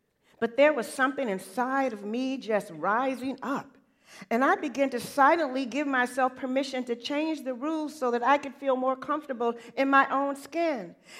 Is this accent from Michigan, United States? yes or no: yes; Detroit, Michigan, United States; I used to love waking up at the home I grew up in Detroit.